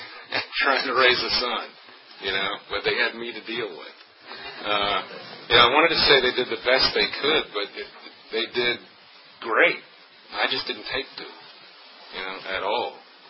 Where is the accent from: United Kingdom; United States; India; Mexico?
United States; Richmond, Virginia; I grew up mostly in Richmond. That was in 73.